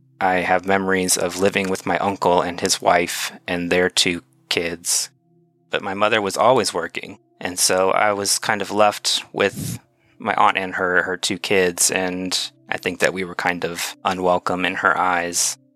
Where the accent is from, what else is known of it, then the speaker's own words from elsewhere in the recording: Utah, United States; born there; I'm actually the only member of my family that wasn't born in Texas. I was born in Utah.